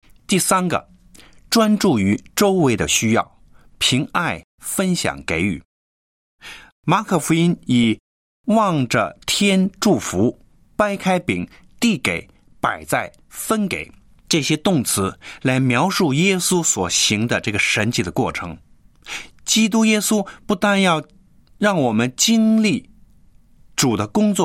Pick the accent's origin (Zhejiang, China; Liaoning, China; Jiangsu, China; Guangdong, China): Jiangsu, China; 我是江苏的